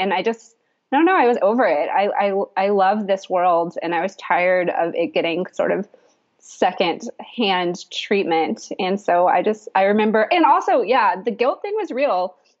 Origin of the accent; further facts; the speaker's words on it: North Carolina, United States; we grew up in the Western North Carolina mountains, which are, you know, just absolute heaven.